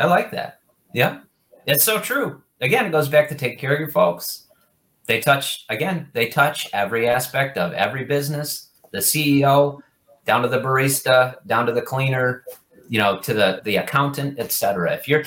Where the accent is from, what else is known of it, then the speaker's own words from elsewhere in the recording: Traverse City, Michigan, United States; I was born in Traverse City, Michigan.